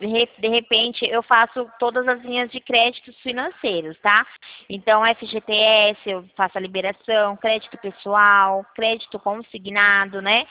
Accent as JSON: {"language": "Portuguese", "town": "Campinas", "region": "São Paulo", "country": "Brazil", "said": "Eu sou aqui de Campinas, do interior de São Paulo."}